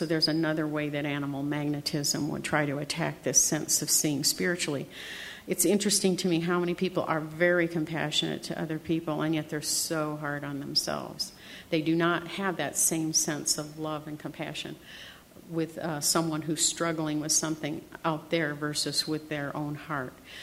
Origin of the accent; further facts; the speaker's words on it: Iowa, United States; I'm from Iowa, and we eat the pigs and the cows and everything that we raise